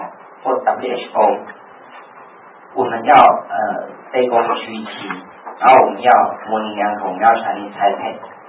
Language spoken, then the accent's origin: Chinese; Taiwan; 那其实我们台湾人，我们可以自己帮自己做外交啊。